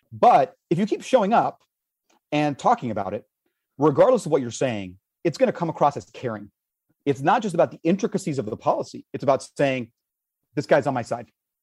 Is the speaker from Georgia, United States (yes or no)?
no; Miami, Florida, United States; born there; My very existence, the fact that I was born in Miami, is politicized.